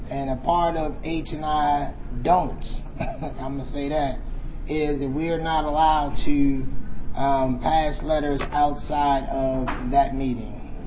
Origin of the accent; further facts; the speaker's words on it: Baltimore, Maryland, United States; I'm from the Baltimore area